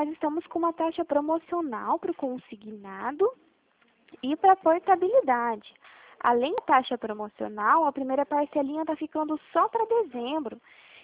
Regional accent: Toledo, Paraná, Brazil; Não, eu sou do Paraná. É, eu sou

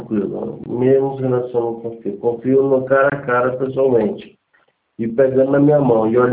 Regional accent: Ribeirão Preto, São Paulo, Brazil; sou de Ribeirão.

